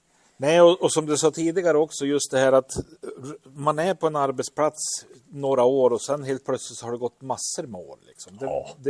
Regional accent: Söderhamn, Gävleborg County, Sweden; jag är ju från Söderhamn och jag menar, det händer ju saker i Söderhamn också.

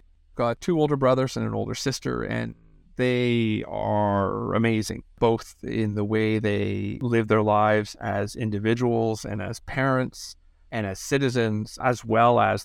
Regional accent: Ottawa, Ontario, Canada; born there; My sister was born in Montreal. My brother was in Toronto, and I was born in Ottawa.

